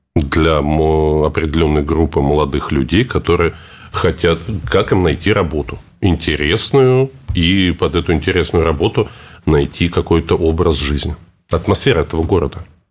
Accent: Nizhny Novgorod, Nizhny Novgorod Oblast, Russia; так же, как город Нижний Новгород, который, откуда я родом

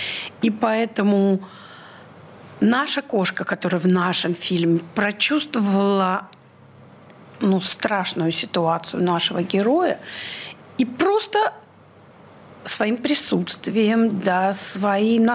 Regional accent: Saint Petersburg, Russia; Да, я петербургский режиссер, я петербурженка, которая выросла на балете

